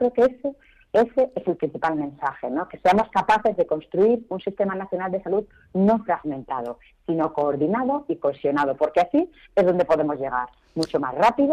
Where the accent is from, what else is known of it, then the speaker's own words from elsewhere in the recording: Spain; es importante que nos quede claro como españoles